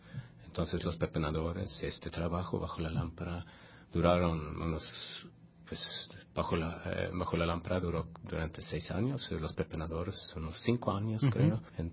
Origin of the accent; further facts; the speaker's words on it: Sweden; Spanish is a second language; now in Mexico; una beca para ir aquí a México a mejorar mi español y ser un parte del arte de México y Suecia también. Soy sueco, ¿no?